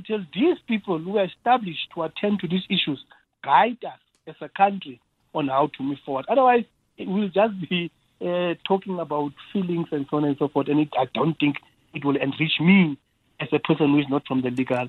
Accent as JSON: {"language": "English", "country": "South Africa", "said": "I ought to be worried as a South African"}